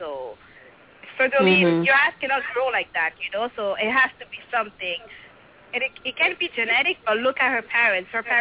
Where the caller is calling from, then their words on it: Canada; Good. I'm calling from Canada.